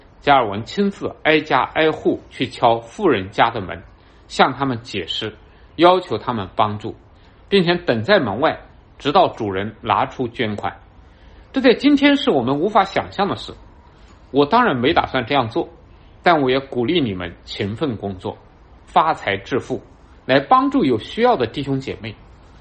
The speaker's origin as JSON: {"language": "Chinese", "country": "United States", "said": "的传统还有那么一点点留在我们美国人的心里"}